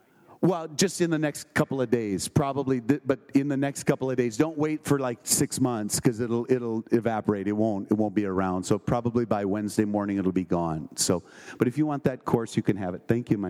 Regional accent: Minnesota, United States; I'm a Minnesotan, but I don't bring my checkbook.

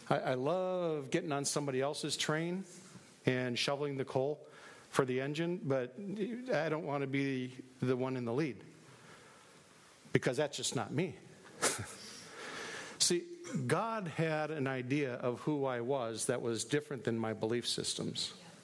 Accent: Minneapolis, Minnesota, United States; also born or lived in Crystal; I was so shy when we moved out to Crystal from North Minneapolis and I was in the 10th grade.

